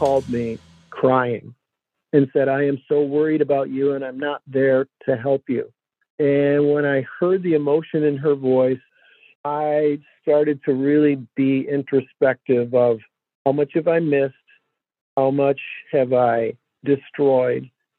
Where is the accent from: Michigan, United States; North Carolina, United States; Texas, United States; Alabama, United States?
Michigan, United States; Detroit; And I grew up here in Detroit, and after hockey games, when I was a little kid, we would go out for pizza with all the other parents.